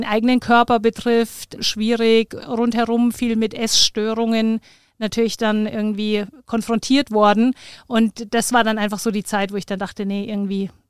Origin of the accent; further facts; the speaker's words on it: Munich, Bavaria, Germany; ich bin ein Münchner Kindl, ein echtes Münchner Kindl, das kriegt man nicht aus mir raus.